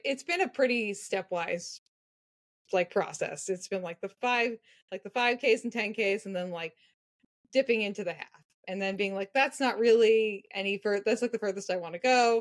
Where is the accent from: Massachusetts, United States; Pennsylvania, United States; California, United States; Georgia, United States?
Massachusetts, United States; also born or lived in Richmond, United States; I'm from Massachusetts. I do live in Massachusetts. I live on Cape Cod currently.